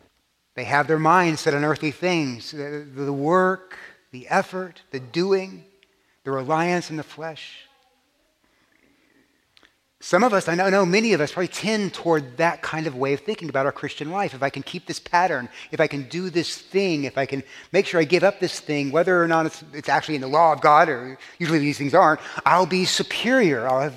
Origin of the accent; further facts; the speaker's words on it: Texas, United States; now in New York, United States; I really didn't want to be a New Yorker. I wanted to be I'm a Texan. And here I am in New York, and so it hurt me, it pained me to get these things changed.